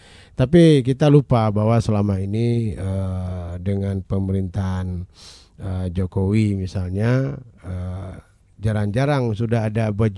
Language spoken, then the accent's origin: Indonesian; Aceh, Indonesia; Karena bagaimanapun penegakan syariat Islam bagi kita Aceh tidak ada tawar menawar lagi, ya.